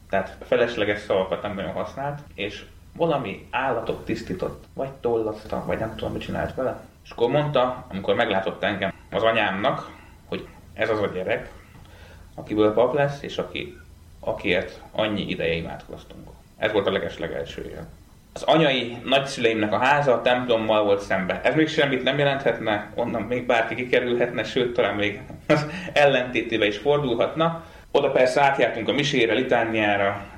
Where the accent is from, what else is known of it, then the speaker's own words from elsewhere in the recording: Üröm, Pest, Hungary; Nekem az egész családom ürömi. Innen Budapestől semennyire se, egy kicsi kis falucska.